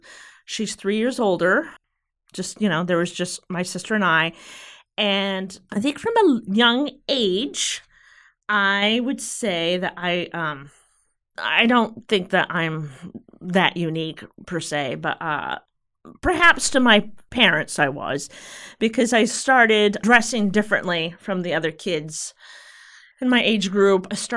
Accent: Stonington, United States; I was born and raised in Stonington. I was born in the early 70s, so you can get an idea of of how old I am.

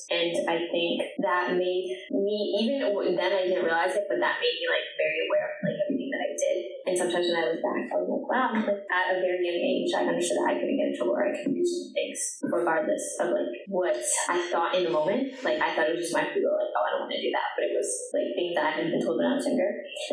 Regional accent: Augusta, Maine, United States; I grew up in Central Maine, so like Augusta, and that was like a very white place

